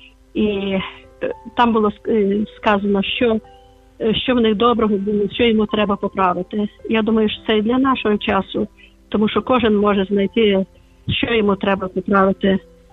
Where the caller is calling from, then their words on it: Lviv, Lviv Oblast, Ukraine; Вітаю, я зі Львова